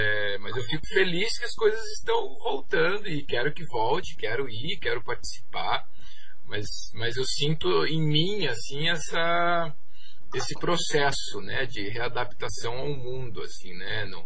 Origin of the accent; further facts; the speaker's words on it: Santa Catarina, Brazil; Eu vim do interior de Santa Catarina e lá, assim, na minha cidade, tinha uma salinha